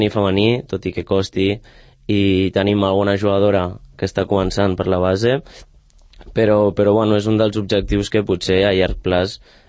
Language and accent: Catalan; Barcelona, Catalonia, Spain; jo soc de Barcelona